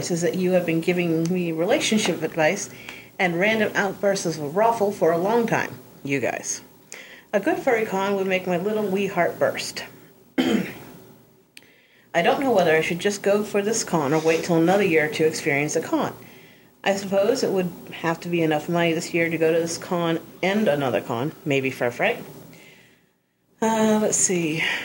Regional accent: New England, United States; also born or lived in Massachusetts / New Hampshire; New England, both Mass and New Hampshire.

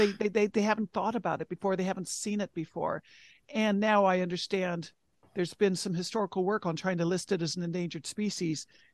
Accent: Montana, United States; I'm from Montana, but we don't have lampreys out there.

